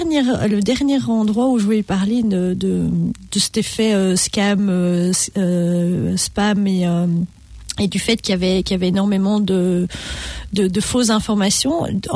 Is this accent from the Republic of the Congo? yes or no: no; Belgium; moi, je suis belge.